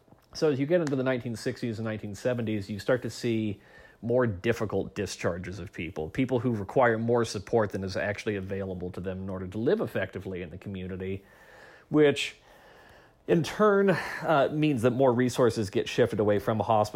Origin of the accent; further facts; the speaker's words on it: Oregon, United States; I'm thinking about my home state, Oregon.